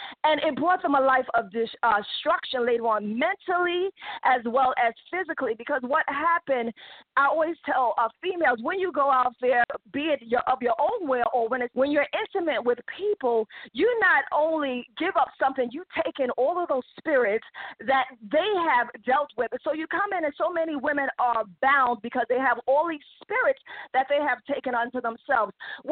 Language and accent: English; Bronx, New York, United States; born there; I was born in the Bronx, New York.